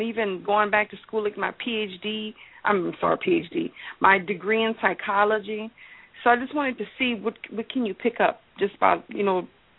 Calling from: Louisiana, United States; Louisiana.

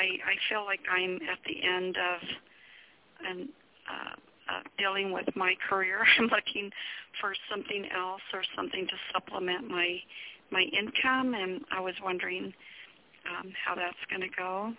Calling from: New Mexico, United States; Hi, I'm here in New Mexico

